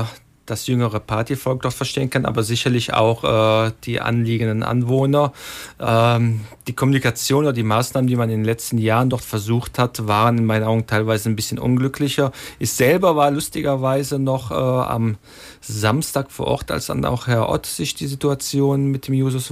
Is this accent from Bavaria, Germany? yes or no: no; Aachen, North Rhine-Westphalia, Germany; now in Cologne, Germany; Ich komme aus Aachen, wie ich schon gesagt habe, deswegen die Alemannia, mit der bin ich groß geworden.